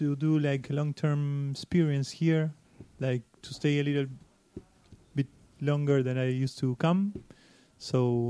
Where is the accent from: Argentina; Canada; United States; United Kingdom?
Argentina; Ciudadela, Buenos Aires Province; Yes, I'm from Ciudadela, Buenos Aires. I lived there until last year. I live in different part of Buenos Aires. I am coming to Berlin since 2014